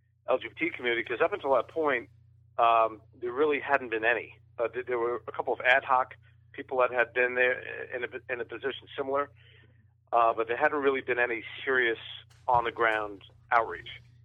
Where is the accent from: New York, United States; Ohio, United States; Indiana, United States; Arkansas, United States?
New York, United States; West Babylon; And then I grew up in Long Island. I grew up in the West Babylon area of Long Island.